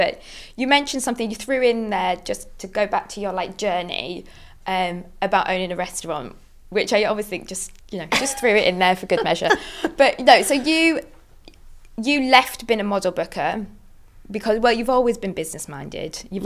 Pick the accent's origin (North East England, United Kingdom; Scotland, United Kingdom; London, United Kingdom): North East England, United Kingdom; Middlesbrough; well, I'm from Middlesbrough